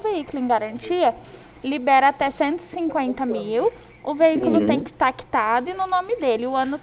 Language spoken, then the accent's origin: Portuguese; Ribeirão Preto, São Paulo, Brazil; a gente é daqui de Ribeirão Preto.